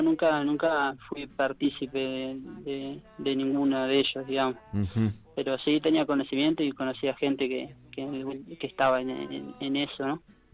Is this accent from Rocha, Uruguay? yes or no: yes; Barra de Balizas, Rocha, Uruguay; now in Montevideo, Uruguay; Yo soy de Barra de Balizas, en realidad, que es un balneario un poquito más al este, más chico. Uh-huh. Un balneario que son de 350 personas, más o menos, por ahí va creciendo, pero de a poco. Y nada, y que me fui a Montevideo en 2010